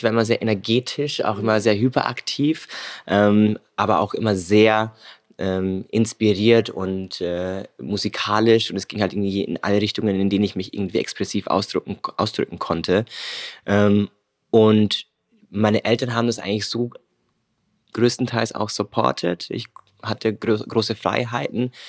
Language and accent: German; Weiden, Bavaria, Germany; geboren in Weiden in der Oberpfalz. Wirklich 44.000 Menschen leben da, wirklich so ein kleines Kuckucksnest, wo sich wirklich auch jeder kennt. Ich bin aufgewachsen als eines der wenigen Mischlings- oder farbigen Kinder.